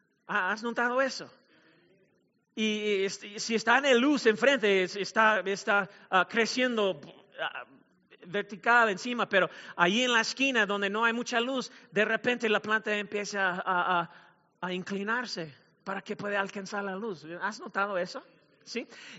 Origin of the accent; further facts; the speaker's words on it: Mexico; Y si no te has dado cuenta, soy mexicano, pues, pero tengo una piel realmente blanca.